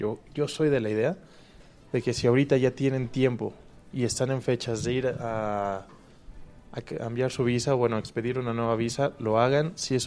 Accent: Mexico City, Mexico; ¿de dónde eres? De México. Ah, ¿de qué parte de México? Y le dices, de la Ciudad de México.

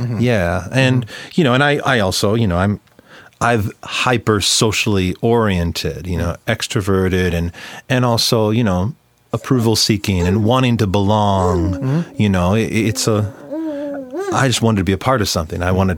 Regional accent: North Dakota, United States; So, you know, I'm from North Dakota, and while we were in a small, you know, we had a lot of talent in our small town

